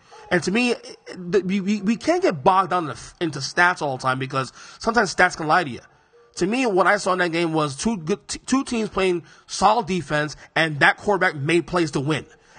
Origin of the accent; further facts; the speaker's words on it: New York, United States; now in Florida, United States; I'm a New York, although I live in Florida, I'm a New Yorker.